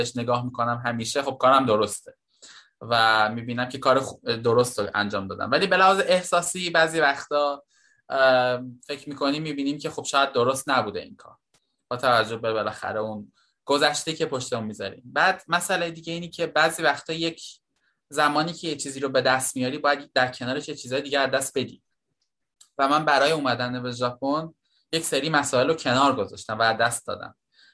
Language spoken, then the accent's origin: Persian; Tehran, Tehran Province, Iran; من تمام مدت تحصیلم رو تو تهران بودم و خب خودم هم متولد تهران هستم و هیچ وقت سفری به شهر دیگه نداشتم